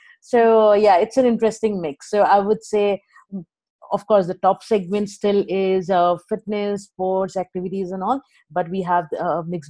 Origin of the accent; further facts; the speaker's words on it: India; English is a second language; also born or lived in England; now in Bangalore, India; I am from India, and I'm currently based out of Bangalore.